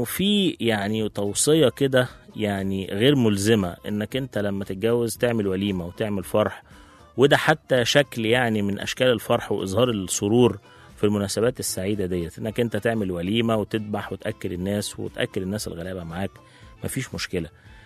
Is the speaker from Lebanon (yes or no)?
no; Egypt; هتكلم علينا على قدنا احنا هنا كمصريين